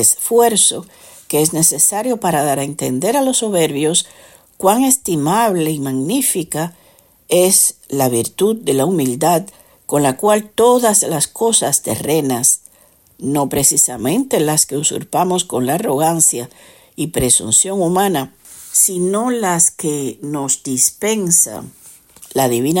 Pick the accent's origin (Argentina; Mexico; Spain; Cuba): Cuba; soy cubana